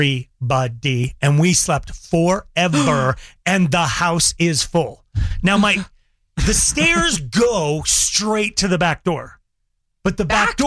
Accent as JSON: {"language": "English", "town": "Longmont", "region": "Colorado", "country": "United States", "tie": "born or raised there", "said": "I'm on the road and I come back to my hometown, Longmont, and did the Black Wednesday thing."}